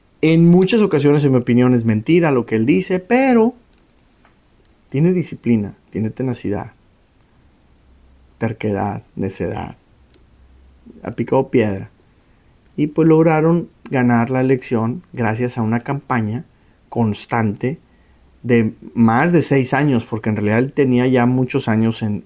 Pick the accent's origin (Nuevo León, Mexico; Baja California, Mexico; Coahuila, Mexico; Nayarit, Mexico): Nuevo León, Mexico; Monterrey; les quiero platicar mi experiencia este fin de semana pasado en mi ciudad natal, en Monterrey, Nuevo León, en México